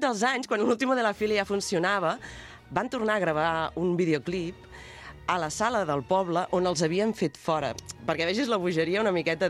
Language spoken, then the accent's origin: Catalan; Sant Pau d'Ordal, Catalonia, Spain; Jo soc de Sant Pau d'Ordal